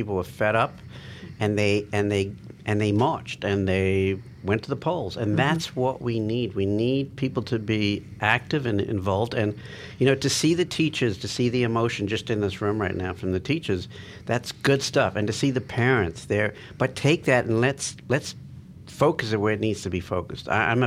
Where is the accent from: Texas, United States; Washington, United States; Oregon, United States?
Texas, United States; now in California, United States; One thing, I know I came from Texas to California, and there just seems to be – it's not very mindful.